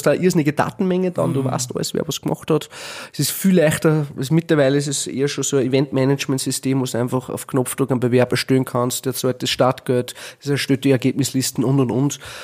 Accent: Gramastetten, Upper Austria, Austria; ich bin aus Grammerstetten in einer Sackgasse

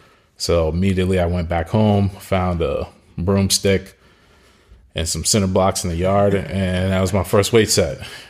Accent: Lagos, Nigeria; also born or lived in Virginia, United States; originally, I'm half Nigerian, half American. So my younger years were spent in Lagos.

